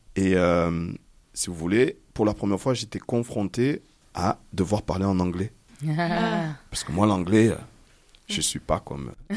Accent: Marseille, Provence-Alpes-Côte d'Azur, France; Pourtant, je suis Marseillais, hein. Je suis né à Marseille, mais...

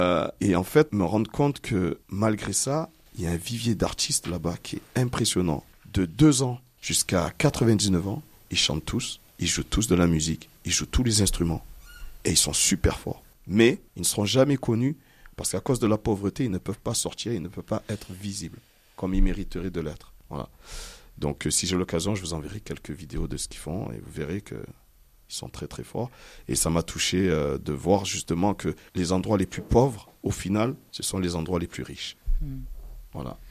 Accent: Marseille, Provence-Alpes-Côte d'Azur, France; Pourtant, je suis Marseillais, hein. Je suis né à Marseille, mais...

